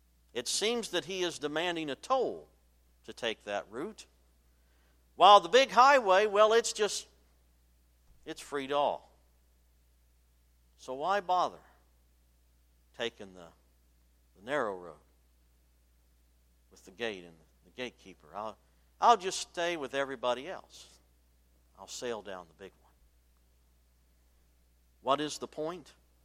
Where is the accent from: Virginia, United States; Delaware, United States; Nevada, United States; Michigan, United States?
Virginia, United States; When I grew up in Virginia, I grew up out in the country, and we lived on a hill, and I liked to ride my bicycle.